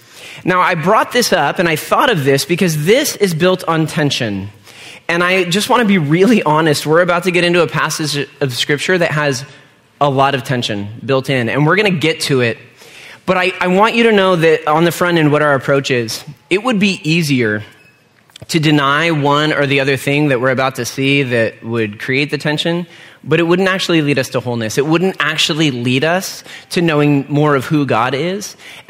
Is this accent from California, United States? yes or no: yes; Stockton, California, United States; I was reminded of the Stockton Record, which is the newspaper in my hometown.